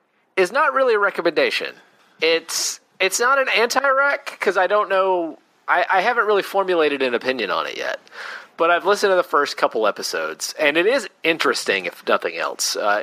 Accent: the South, United States; as a Southerner, it bugs me, because it presents, you know, not a great picture of the modern South in places

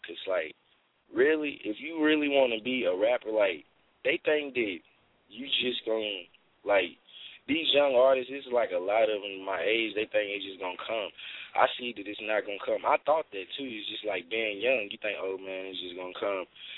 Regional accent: Martinsville, Virginia, United States; I'm an artist from Virginia, Martinsville, Virginia, 276 on the East Coast part.

